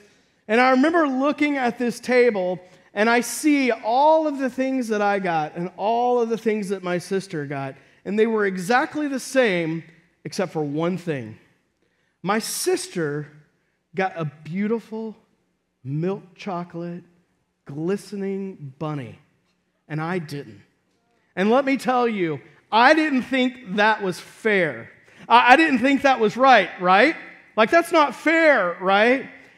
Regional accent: Texas, United States; Now, some of you guys know I have a twin sister, and I grew up in Texas.

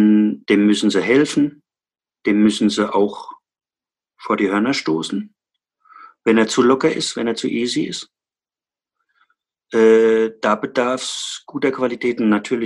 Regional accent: Dannenfels, Rhineland-Palatinate, Germany; in Dannenfels, wo ich herkomme.

